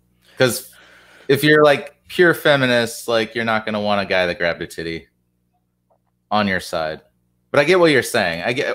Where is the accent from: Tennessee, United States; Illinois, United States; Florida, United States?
Illinois, United States; Urbana; we had these debates in my hometown Urbana a lot.